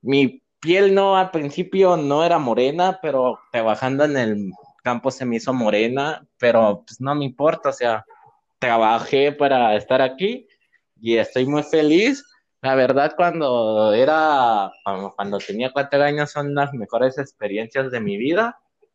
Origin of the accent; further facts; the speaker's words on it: Ciudad Obregón, Sonora, Mexico; born there; nací en Ciudad Obregón, Sonora, en la misma ciudad